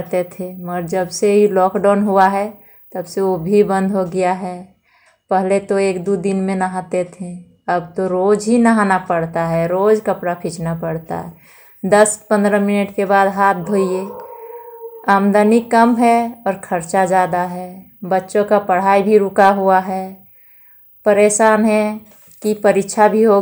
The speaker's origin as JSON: {"language": "Hindi", "region": "Jharkhand", "country": "India", "said": "मैं नावाड़ी प्रखंड की रहने वाली हूँ। गांव का नाम गुंजरडी है। बोकारो जिला की हूँ।"}